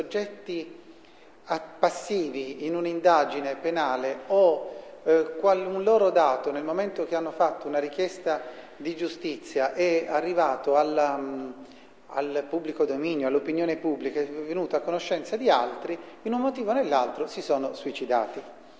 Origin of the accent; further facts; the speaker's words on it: Bari, Apulia, Italy; Lecce è un paese vicino alla mia città, io vengo da Bari